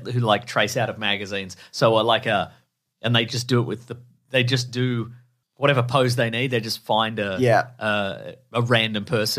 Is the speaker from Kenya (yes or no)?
no; Australia; We're Aussie boys.